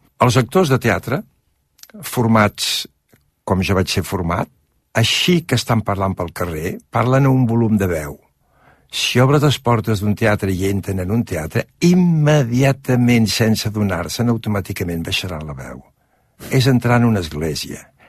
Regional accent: Catalonia, Spain; Jo sóc català, em sento català, em sento de cultura i també d'educació i de sentiment i d'afecte francès.

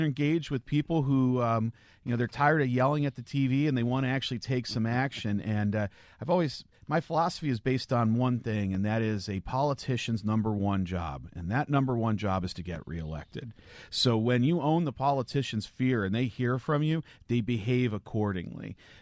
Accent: Cleveland, Ohio, United States; Well, I come from Cleveland, Ohio, and my hometown has really had some hard times. And growing up, I saw some hard stuff.

